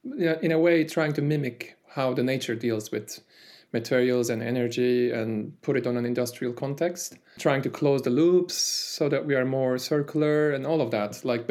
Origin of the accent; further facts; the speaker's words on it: Istanbul, Turkey; I was born and raised in Istanbul. Yeah, that's northwest part of Turkey.